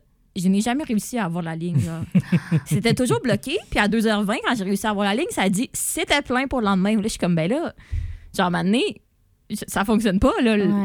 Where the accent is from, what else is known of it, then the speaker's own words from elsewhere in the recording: Quebec, Canada; je vous rappelle que je viens du Bas-Saint-Laurent. Et que mon médecin de famille est genre à 4h30 d'ici.